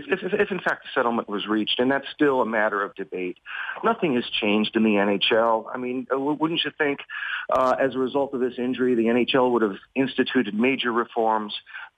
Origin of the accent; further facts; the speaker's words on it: East Meadow, New York, United States; I grew up in East Meadow, Long Island, 5 minutes away from the Nassau Coliseum